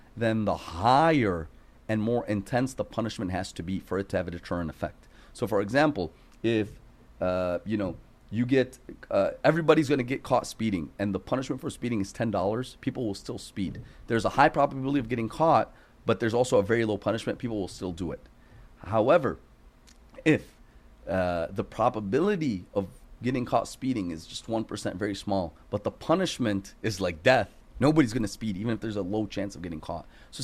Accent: United States; growing up in America, it's easy to feel tempted and seduced.

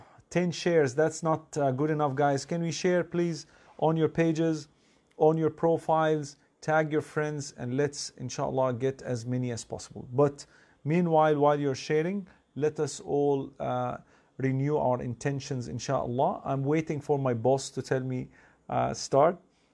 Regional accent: Karachi, Sindh, Pakistan; from Karachi.

